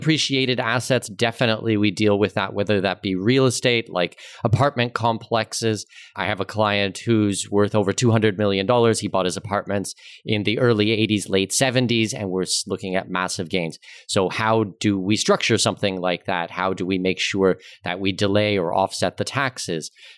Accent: Ontario, Canada; So I'm born and raised in Southwestern Ontario.

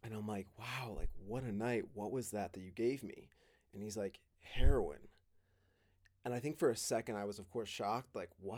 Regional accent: New Jersey, United States; My brother and I are twins. I grew up in New Jersey.

